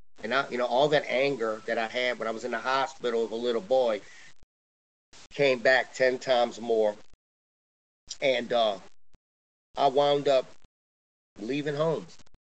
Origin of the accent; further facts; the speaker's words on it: Chalmette, Louisiana, United States; Here I am, born and raised in Chalmette, and I got a lot of friends from New Orleans.